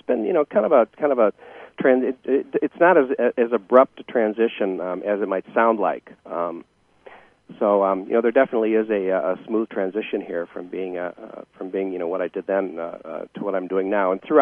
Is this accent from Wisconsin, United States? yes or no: yes; Wisconsin, United States; Well, I'm from Wisconsin.